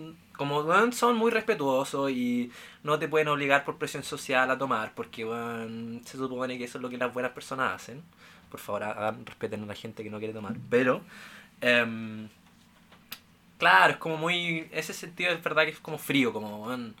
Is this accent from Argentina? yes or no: no; Chile; en mi grupo de amigos con los que yo me junto somos 2 chilenos